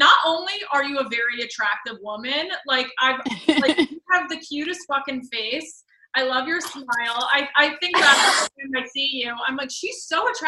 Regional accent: New York, United States; No, Westchester.

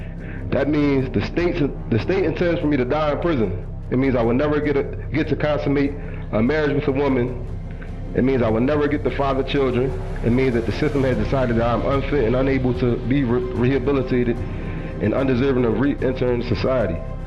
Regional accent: Philadelphia, Pennsylvania, United States; I was born and raised in Philadelphia, North Philly. And anybody knows me, I'm Philly through and through.

